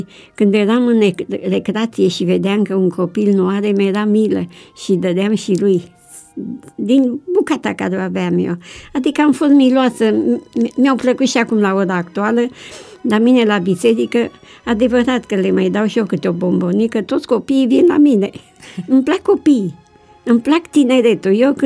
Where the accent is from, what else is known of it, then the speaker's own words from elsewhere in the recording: Bucharest, Romania; born there; moved away; M-am născut în București. Părinții mei au fost adventiști, dar eu am plecat afară.